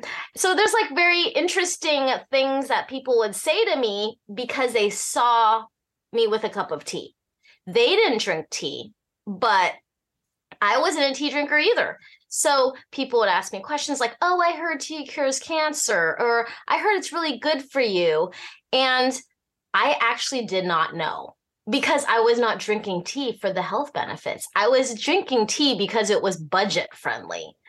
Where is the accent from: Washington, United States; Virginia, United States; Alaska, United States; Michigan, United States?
Alaska, United States; also born or lived in Hong Kong; What the irony is that I'm born in Hong Kong. Uh-huh. But I grew up in Alaska, which Alaska is a very large coffee consuming state.